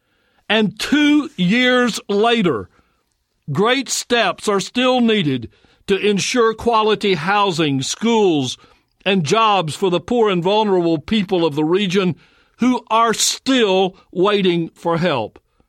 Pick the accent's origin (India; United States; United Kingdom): United States; Louisiana; things are really heating up this week in the state of Louisiana. As you may recall, that is my home state.